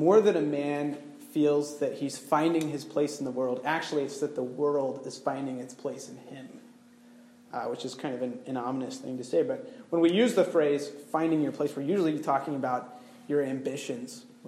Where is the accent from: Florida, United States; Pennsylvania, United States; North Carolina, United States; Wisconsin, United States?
North Carolina, United States; When I was 16, so I grew up in North Carolina, and I was dead set on living out the rest of my days in the South